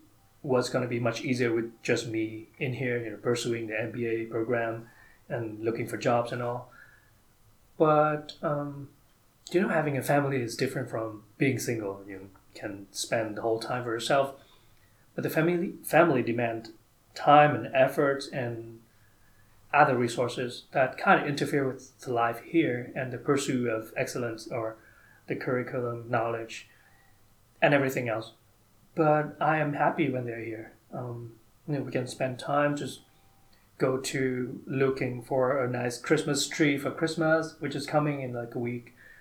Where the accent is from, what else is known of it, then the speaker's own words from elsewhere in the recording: Vietnam; English is a second language; I was a finance major. I'm from Vietnam. Was a finance major in college.